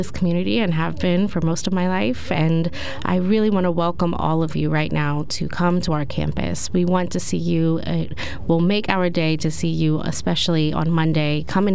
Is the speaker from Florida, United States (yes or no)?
no; Lewisburg, Pennsylvania, United States; I grew up in Lewisburg and attending speakers at Bucknell and actually Susquehanna in middle school for the Latinx Initiative was a huge part of my own enrichment. It was just a really special thing living in a college community.